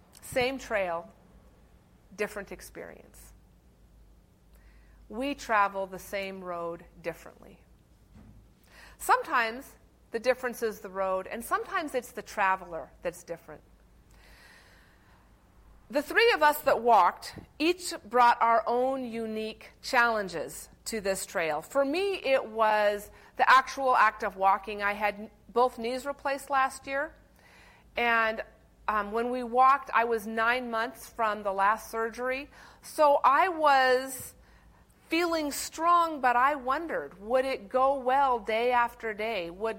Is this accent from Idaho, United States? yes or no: yes; Idaho, United States; Now, I am from Idaho, and any amount of liquid coming out of the sky gives me pause. Because I've grown up where you can really get away with just never going out in the rain.